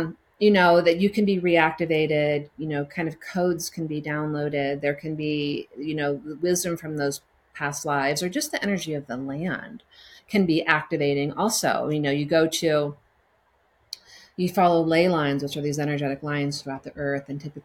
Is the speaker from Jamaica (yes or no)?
no; Louisiana, United States; born there; I was born in Louisiana, so I mean, it's not a bad thing.